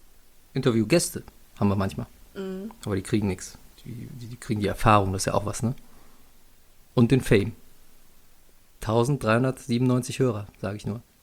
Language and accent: German; Porz, North Rhine-Westphalia, Germany; das war in Porz damals noch, ich bin in Porz groß geworden